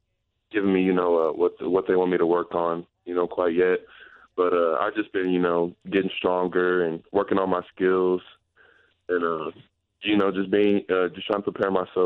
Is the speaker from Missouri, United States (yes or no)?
yes; Missouri, United States; You know, growing up in Missouri and looking up to, you know, Missouri players like, you know, Damari Carroll and Kim English and Phil Pressey and Mike Dixon, Steve Moore, all those good guys.